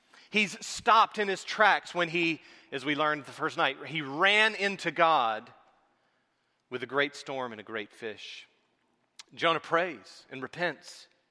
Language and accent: English; Georgia, United States; accent: South Georgia; But in my South Georgia accent at the time, I was singing this.